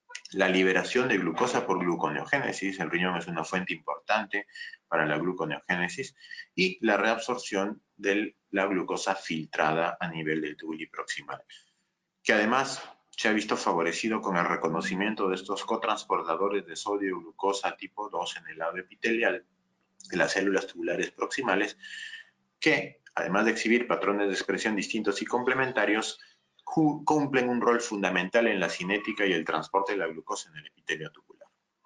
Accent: Peru; soy médico nefrólogo peruano y radicado en el Perú, trabajando en el Hospital Cayetano Heredia y en la Universidad Peruana Cayetano Heredia

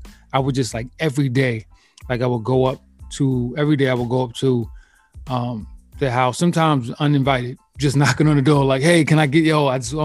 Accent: Clinton Hill, New York, United States; so growing up in Clinton Hills, like specifically on my block, which is Lafayette, like the block is super long.

